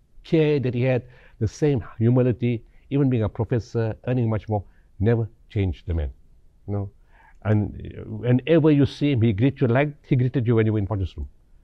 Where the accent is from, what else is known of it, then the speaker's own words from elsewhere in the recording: Potchefstroom, North West, South Africa; I'm very happy that I grew up in Potchefstroom, you know.